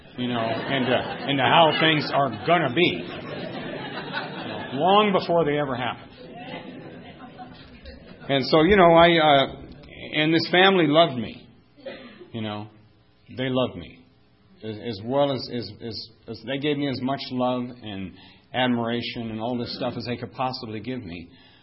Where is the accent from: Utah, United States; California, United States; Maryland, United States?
California, United States; San Diego; born there; I was born in Balboa Navy Hospital. It'll be 61 years ago next week.